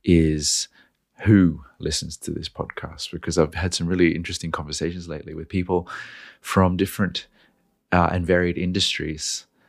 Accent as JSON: {"language": "English", "town": "Knoxville", "region": "Tennessee", "country": "United States", "said": "as an American, as a Texan from Austin, Tennessee, Knoxville, Tennessee, apologies"}